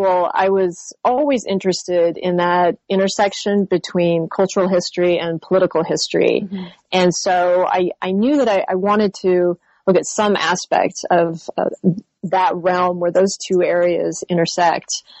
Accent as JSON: {"language": "English", "town": "Missoula", "region": "Montana", "country": "United States", "tie": "born or raised there", "said": "I grew up in Missoula, Montana, and had a fabulous French teacher in high school, Madame Nancy Bitney."}